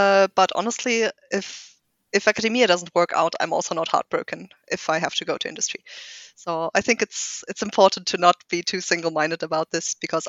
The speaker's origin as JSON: {"language": "English", "town": "Munich", "region": "Bavaria", "country": "Germany", "tie": "born or raised there", "also_born_or_lived": "Heidelberg", "said": "I was born and raised in Munich, then went to Heidelberg for studying, and now I came back for my PhD. I haven't gone very far in the world."}